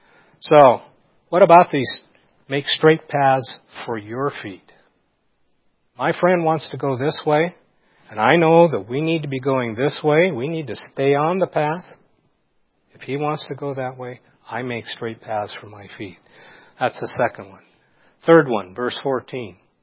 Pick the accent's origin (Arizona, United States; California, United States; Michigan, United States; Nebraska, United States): Arizona, United States; Phoenix; I come from Phoenix. 6 million souls in the valley.